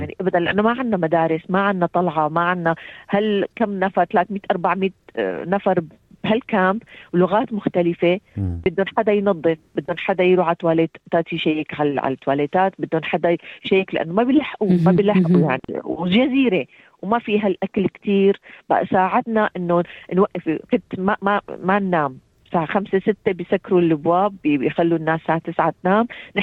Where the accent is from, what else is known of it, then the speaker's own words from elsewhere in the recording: Damascus, Damascus Governorate, Syria; moved away; لما طلعنا من الشام ما بنعرف وين نروح، يعني بأي بلد قد تقبلنا.